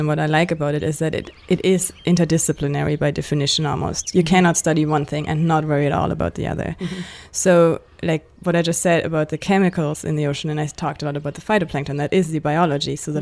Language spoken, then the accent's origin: English; Germany; So I grew up in Germany.